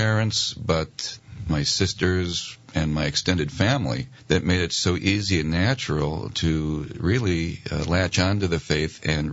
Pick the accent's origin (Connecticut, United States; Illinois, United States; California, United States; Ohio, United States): Ohio, United States; Westlake; I was born in East Cleveland, Ohio, and lived most of my life near the shores of Lake Erie in Ohio. And so I grew up on the west side of Ohio, a city called Westlake.